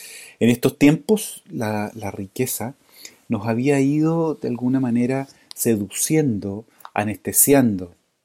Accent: Chile; en particular como chilenos

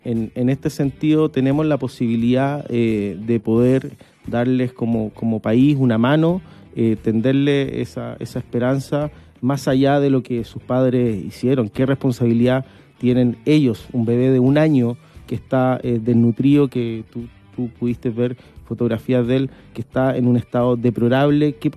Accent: Villa Alemana, Valparaíso, Chile; yo también, somos de Villa Alemana, la quinta región.

